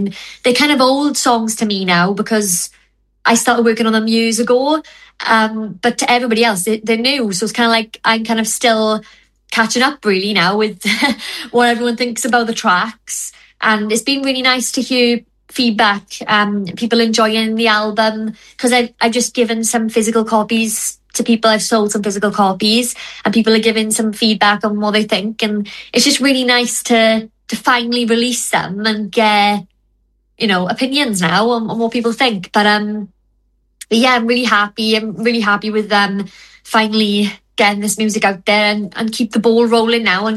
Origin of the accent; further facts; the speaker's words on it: Merthyr Tydfil, Wales, United Kingdom; So I am an artist from Merthyr Tydfil